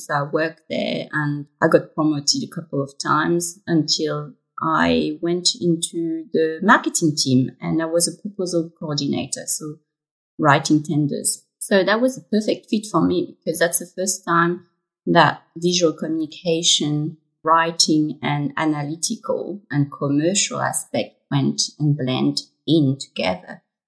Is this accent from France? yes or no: yes; France; So I grew up in France. I am a third culture child, which means that my family is Vietnamese. And I grew up between two cultures, and I didn't really know where to fit.